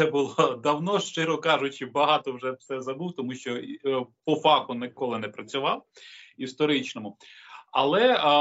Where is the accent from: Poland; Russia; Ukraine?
Russia; Я росіянин